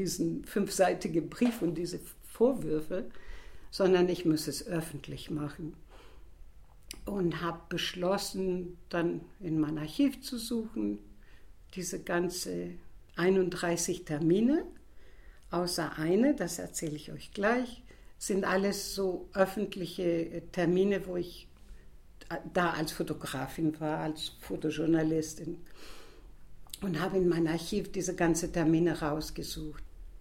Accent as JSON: {"language": "German", "country": "Greece", "moved": "yes", "lives_now": "Hamburg, Germany", "said": "Ich bin Griechin und lebe in Hamburg seit 30 Jahren und hatte nie gedacht, mich einbürgern zu lassen."}